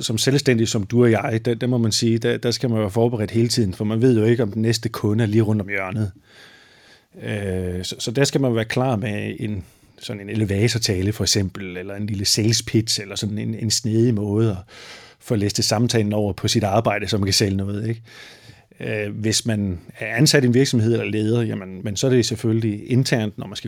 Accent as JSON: {"language": "Danish", "region": "Jutland", "country": "Denmark", "said": "som du kan høre, eller som du også ved, så er jeg jo fra Jylland, ikke?"}